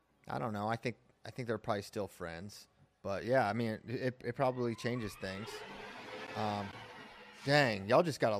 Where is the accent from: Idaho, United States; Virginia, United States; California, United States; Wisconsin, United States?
Virginia, United States; I'm from Virginia.